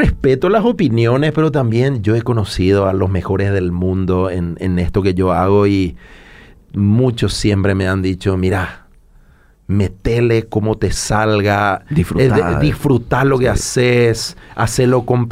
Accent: Paraguay; Y yo soy de Paraguay.

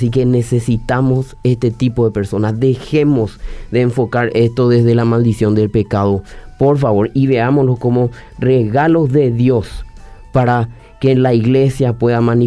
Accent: Paraguay; Nosotros somos paraguayos, nosotros valemos

